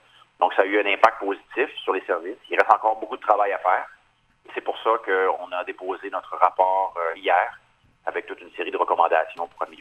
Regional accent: Quebec, Canada; chez nous, en Gaspésie, dans l'Est du Québec

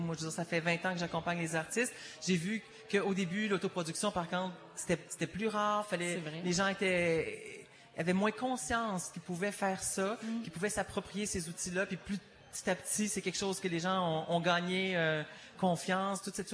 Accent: Quebec City, Quebec, Canada; moi, je viens de la ville de Québec.

